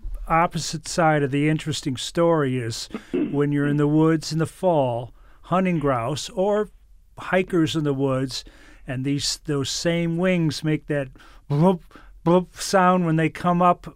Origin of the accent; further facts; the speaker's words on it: Michigan, United States; I grew up in Michigan